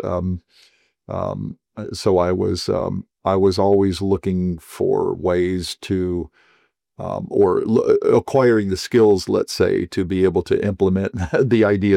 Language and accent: English; Dayton, Ohio, United States; So I was brought up in Ohio, mainly in the town of Dayton, which you may know as the birthplace of aviation, at least according to the Americans.